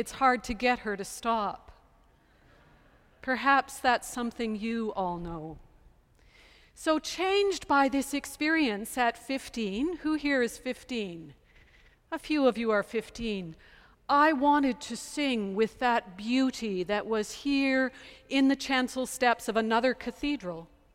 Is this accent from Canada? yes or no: yes; London, Ontario, Canada; I grew up in London, Ontario, and was raised by a good Episcopalian Anglican who made sure that I was baptized and confirmed.